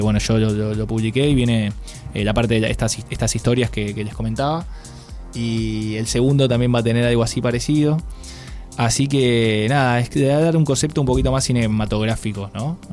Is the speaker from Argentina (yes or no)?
yes; Quilmes, Buenos Aires Province, Argentina; Yo soy de Quilmes, de Zona Sur.